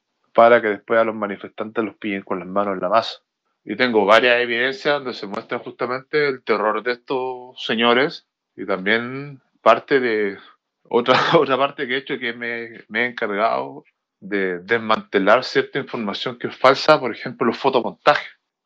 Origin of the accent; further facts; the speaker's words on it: Chile; de esta constitución como chileno